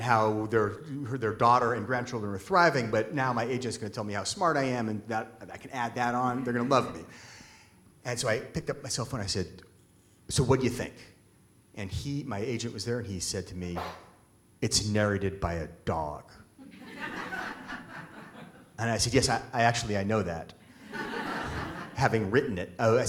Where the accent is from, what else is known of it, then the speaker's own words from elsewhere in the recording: Seattle, Washington, United States; also born or lived in New York; I'm from Seattle. I lived in New York for a long time, though. I went to school there and then stayed for 18 years.